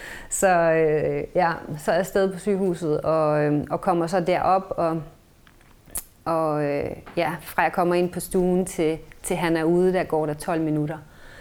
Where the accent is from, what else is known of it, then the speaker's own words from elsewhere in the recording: Kolding, Region of Southern Denmark, Denmark; så flyttede vi tilbage til Jylland, til Kolding, hvor jeg kommer fra